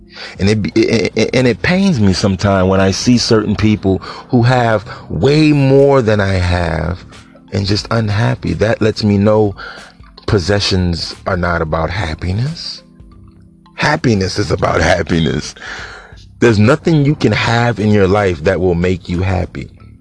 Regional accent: New Orleans, Louisiana, United States; I'm from New Orleans, you hear me?

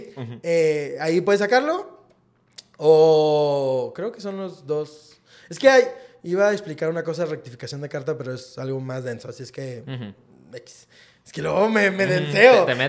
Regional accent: Mexico; born there; Ay, es que yo nací en Ciudad de México o Estado de México.

